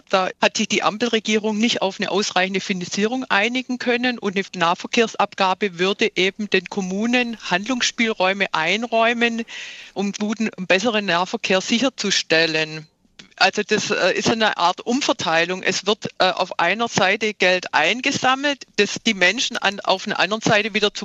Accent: Esslingen, Baden-Württemberg, Germany; Ich komme zum Beispiel aus Esslingen

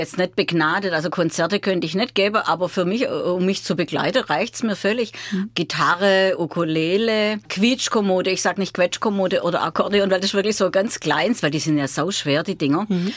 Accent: Baden-Württemberg, Germany; accent: Swabian; Ja, wir möchten einfach, dass unser Dialekt bewahrt wird. Und es macht auch unheimlich Spaß, Schwäbisch zu schwätzen.

